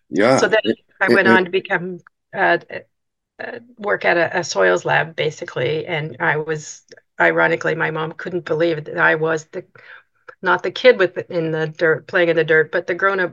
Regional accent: Kansas City, Missouri, United States; Kansas City, Missouri.

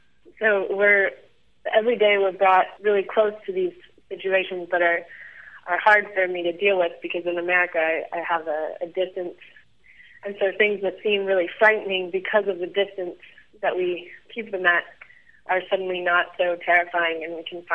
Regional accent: Louisville, North Carolina, United States; now in Varanasi, Indiana, United States; I'm from Louisville, North Carolina, which is a pretty small town, and in India, right now I'm living in Varanasi

